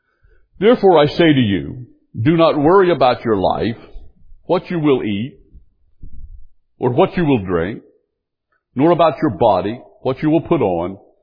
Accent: West Virginia, United States; There used to be a weather person on one of the three channels we got back when I grew up in West Virginia. Channel 3 in Huntington.

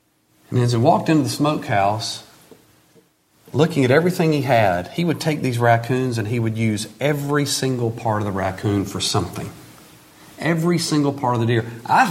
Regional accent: Alabama, United States; It reminds me when I grew up hunting in South Alabama.

